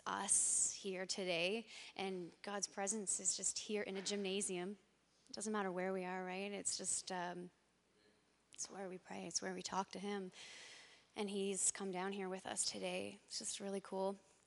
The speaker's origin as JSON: {"language": "English", "region": "New Brunswick", "country": "Canada", "tie": "born there", "said": "I'm a grateful, restored child of God. I was born in New Brunswick as the youngest in a family of four."}